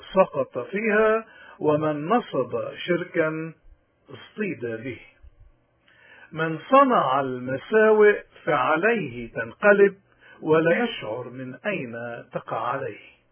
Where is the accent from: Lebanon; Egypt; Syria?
Lebanon; نحن كشعب لبناني مقارنة أو نسبة بعدد سكاننا